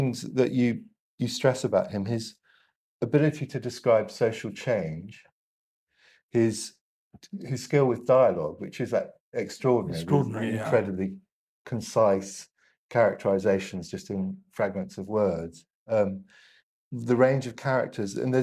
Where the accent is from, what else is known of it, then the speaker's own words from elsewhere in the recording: Hong Kong; My mother was Irish. I grew up mainly in Hong Kong